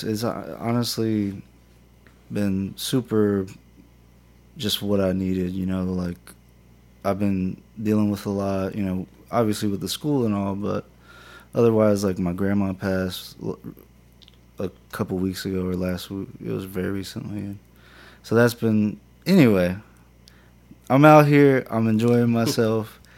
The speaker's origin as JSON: {"language": "English", "town": "Indianola", "region": "Mississippi", "country": "United States", "tie": "born or raised there", "lives_now": "Cleveland, United States", "said": "I'm from the Mississippi Delta, born and raised. Was raised in Indianola, Mississippi. Currently living in Cleveland, Mississippi."}